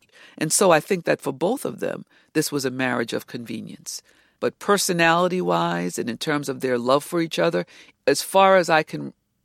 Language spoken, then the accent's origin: English; Harlem, New York, United States; as a little black girl growing up in Harlem, whose mother was Chinese looking and whose hair was below her waist